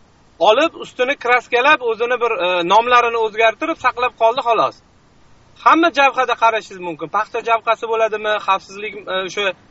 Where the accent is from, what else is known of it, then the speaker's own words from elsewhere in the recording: Tashkent, Uzbekistan; men endi Toshkentda katta bo'lganman.